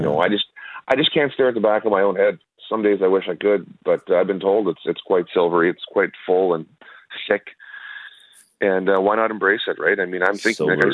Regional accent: Winkler, Manitoba, Canada; that chirp my hometown nonstop, that they just say that's exactly how it is as well, right? It's a common chirp that we get as Winklerites.

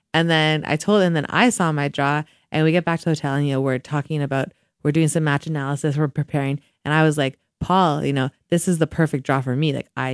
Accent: Stittsville, Ontario, Canada; now in Calgary, Canada; So, I was born and raised in Stittsville, Ontario, which is like a suburb of Ottawa. Then I moved to Calgary 9 years ago because I wanted to live and train in the best city ever.

